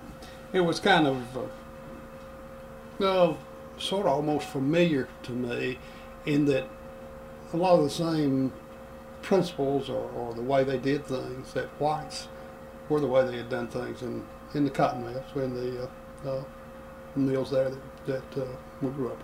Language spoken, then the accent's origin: English; Burlington, North Carolina, United States; I was born in Burlington, around the Burlington Mill Village in 1941.